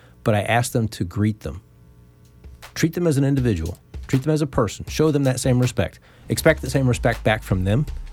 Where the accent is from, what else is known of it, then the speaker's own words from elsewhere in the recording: Maryland, United States; having been born and raised in Prince George's County and knowing the history of this institution